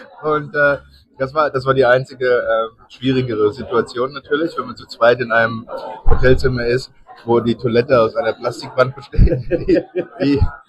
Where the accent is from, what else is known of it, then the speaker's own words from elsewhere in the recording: Germany; Ich bin ja als Deutscher so, hab ja meine Qualitätsansprüche so.